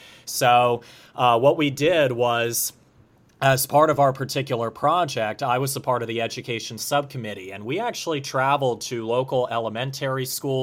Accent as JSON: {"language": "English", "town": "Harleysville", "region": "Pennsylvania", "country": "United States", "said": "Harleysville, Pennsylvania."}